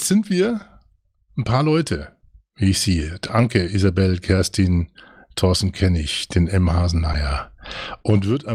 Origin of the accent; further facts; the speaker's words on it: Nuremberg, Bavaria, Germany; beste Grüße nach Nürnberg in meine alte Heimat.